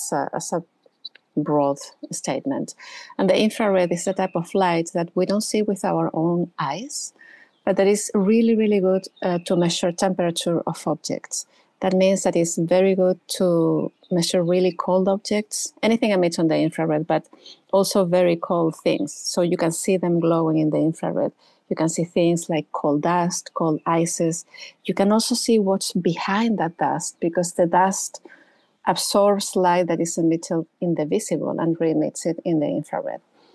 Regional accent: Canary Islands, Spain; born there; English is a second language; So I am from Spain. And I was born in the Canary Islands, you know, a very small group of islands in the Atlantic Ocean.

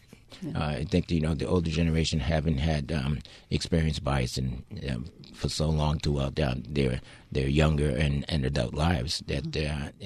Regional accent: Boston, Massachusetts, United States; So, you know, as a young adult, I grew up in the Boston area and experienced it

